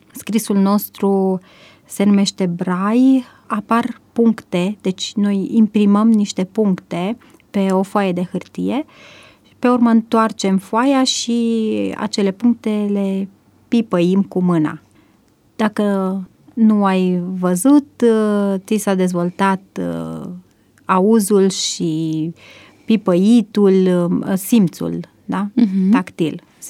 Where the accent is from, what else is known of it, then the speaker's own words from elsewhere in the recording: Medeaș, Sibiu County, Romania; M-am născut în Medeaș, județul Sibiu.